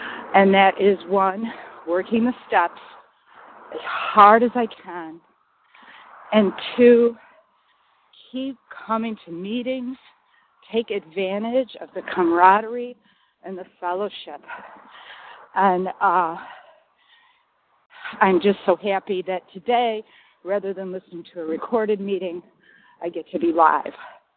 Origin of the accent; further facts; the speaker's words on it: Illinois, United States; I am from the Chicago suburbs, and I'm so happy to be on the line today.